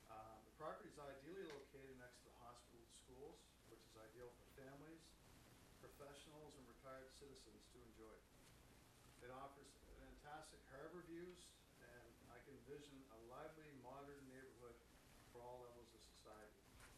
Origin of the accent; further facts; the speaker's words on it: Liverpool, Nova Scotia, Canada; moved away as an adult; also born or lived in Halifax / Ontario; I was born and raised in Liverpool. I moved away after I went to university. I was around 19. And I lived in Halifax for 14 years. Moved to Ontario